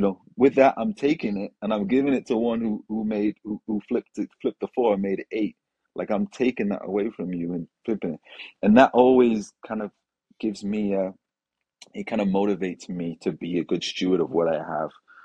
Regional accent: United Kingdom; also born or lived in Tanzania / Kuwait; moved to the UK. So I was in the UK for 25 years. So home schooling there, called uni there and worked there, and then when I was 28, 27, 28, I moved to Tanzania.

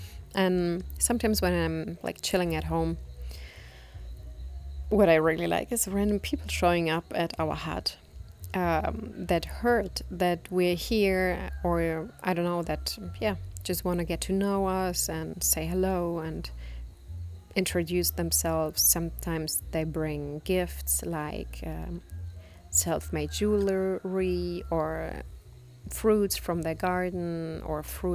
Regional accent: Germany; English is a second language; because I was actually neglected to studying my master's degree in my hometown in Germany

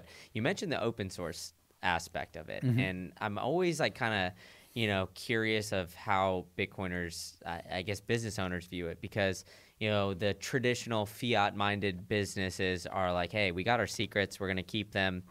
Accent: United States; now in Prague, Czechia; As an American, I don't get like too much exposure to the European side of things.

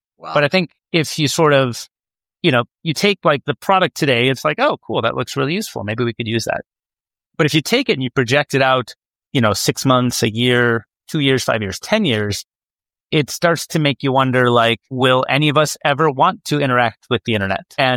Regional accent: Midwest, United States; I'm from the Midwest.

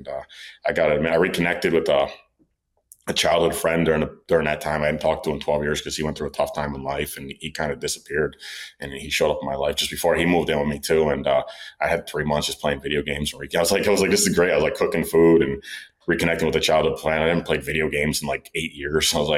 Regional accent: New York, United States; I'm from New York. Then I would come to New York

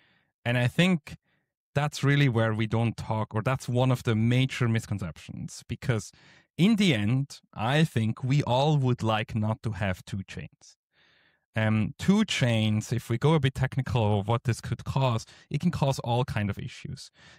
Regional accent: Switzerland; English is a second language; I am from Switzerland in the end, to be neutral and just explain technically.

